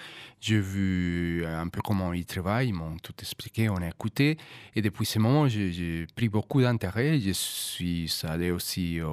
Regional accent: Valencia, Valencian Community, Spain; French is a second language; Parce que, aussi chez moi, en Espagne, à Valencia

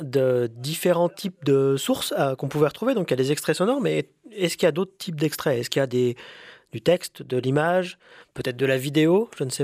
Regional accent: Bresse, France; chez moi, en Bresse, parce que je suis bressan d'origine

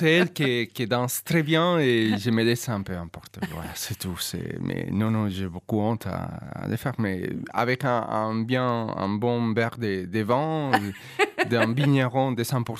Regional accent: Valencia, Valencian Community, Spain; French is a second language; Parce que, aussi chez moi, en Espagne, à Valencia

